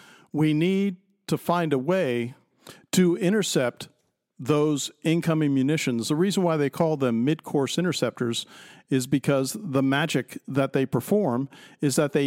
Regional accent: United States; When I say we're, I'm speaking as an American.

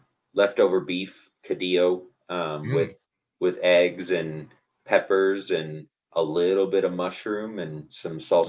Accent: Rochester, Minnesota, United States; there's a place in my hometown Rochester, Minnesota, Nupa.

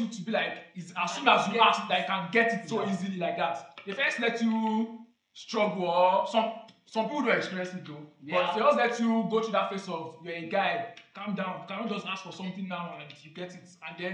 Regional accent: Nigeria; But as a Nigerian that we are, we will adapt, because we've already seen that our protest might not get to anything.

